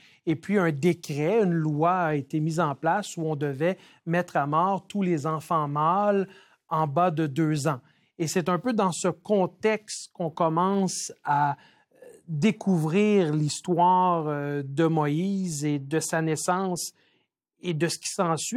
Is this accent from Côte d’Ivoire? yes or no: no; Quebec, Canada; étant donné que je suis né et j'ai grandi au Québec